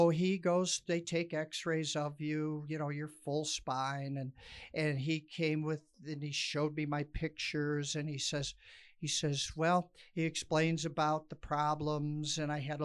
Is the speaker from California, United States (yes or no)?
no; Chicago, Illinois, United States; now in Tucson, United States; So I had no clue. I'm from Chicago. It's flat.